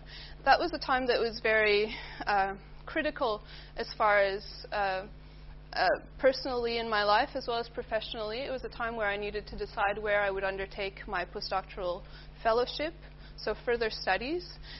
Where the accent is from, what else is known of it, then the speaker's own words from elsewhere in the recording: Canada; now in Australia; You'll have noticed that I don't have an Australian accent. That's because I'm Canadian. I grew up there, and that's where I did my PhD.